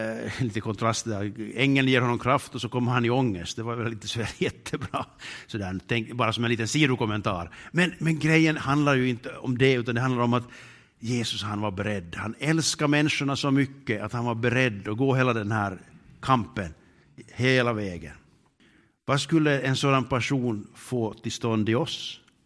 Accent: Finland; Men som finlandssvenskar eller som finländare så är vi ju mest glada på insidan.

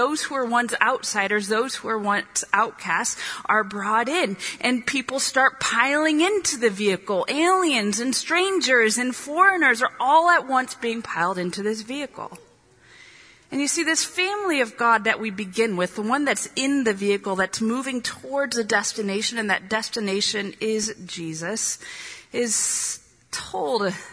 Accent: Midwest, United States; Oftentimes, whenever I'm telling someone that I'm from the Midwest, they like to say, oh, what do you think of the weather out here?

